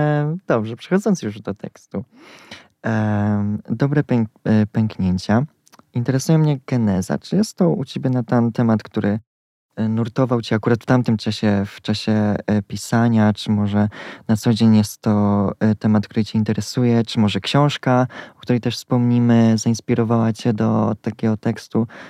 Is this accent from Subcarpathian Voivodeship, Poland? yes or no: yes; Dębica, Subcarpathian Voivodeship, Poland; Jestem z Dębicy